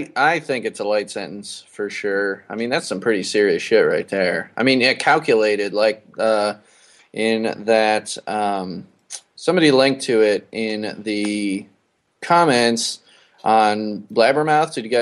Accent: Chicago, Illinois, United States; And especially growing up in Chicago, I had all of the … family tree coming out.

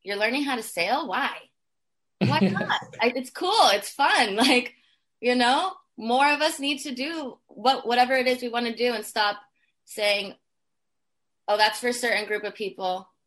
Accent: California, United States; It's like, why wouldn't I? I'm from California.

